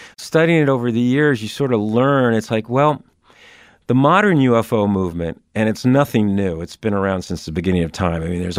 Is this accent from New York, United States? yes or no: yes; New York, United States; I'm a New Yorker. I'm camping up at 8,000 feet.